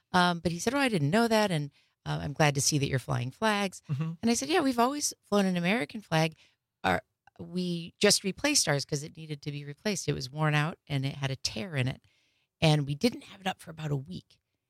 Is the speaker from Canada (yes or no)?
yes; Canada; because I'm Canadian and I'm a dual citizen.